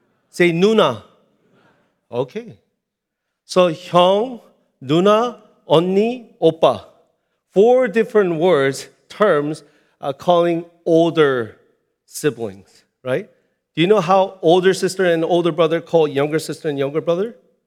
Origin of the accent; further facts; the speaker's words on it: South Korea; English is a second language; moved away as an adult; now in United States; I am Korean, front and back. And I grew up in Korea. And I came here to the United States for the first time when I was 20 years old for better education.